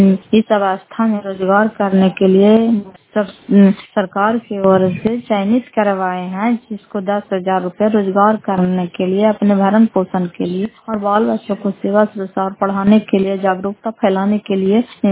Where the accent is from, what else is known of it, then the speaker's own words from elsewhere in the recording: Fatehpur, Bihar, India; घर फतेहपुर, पंचायत मकौता, जिला नालंदा, करापसरा प्रखंड की निवासी हूं।